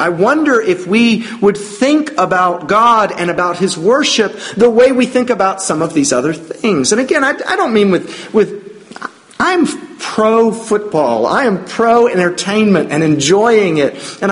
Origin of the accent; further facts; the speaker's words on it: Georgia, United States; and remember that I'm from Georgia